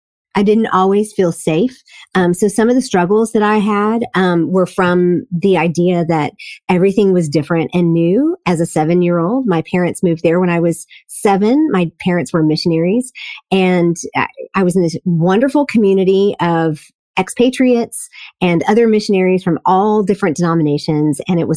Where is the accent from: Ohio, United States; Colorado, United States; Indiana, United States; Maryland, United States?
Indiana, United States; Gary; how was it growing up in Gary, Indiana?